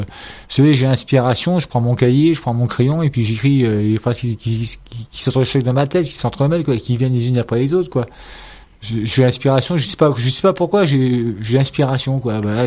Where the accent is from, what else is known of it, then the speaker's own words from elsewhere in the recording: Nantes, Pays de la Loire, France; Excusez-moi, je suis nantais, oui.